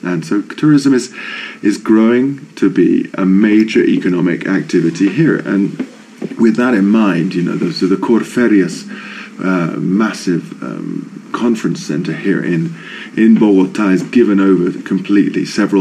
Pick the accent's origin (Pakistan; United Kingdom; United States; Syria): United Kingdom; England; And I say, well, you know, here as an Englishman, I'm still considered a hooligan.